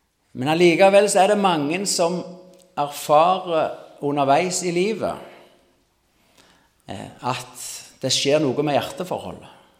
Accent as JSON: {"language": "Norwegian", "town": "Salte", "region": "Rogaland", "country": "Norway", "said": "Jeg kommer fra Salte, ca. 3-3,5 kilometer sør av Bryne. … Jeg vokste opp i en søskenflokk med det var 5 brødre."}